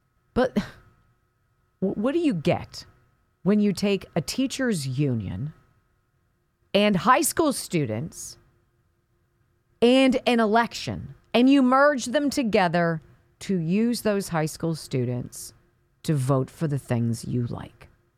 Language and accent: English; Chicago, Illinois, United States; born there; I was born in Chicago. My parents met at Northwestern. I love Chicago.